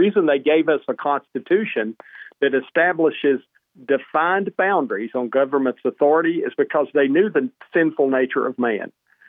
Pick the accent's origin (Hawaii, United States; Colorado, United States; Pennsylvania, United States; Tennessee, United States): Tennessee, United States; And as an American, that's offensive. As a Tennessean, that's greatly offensive.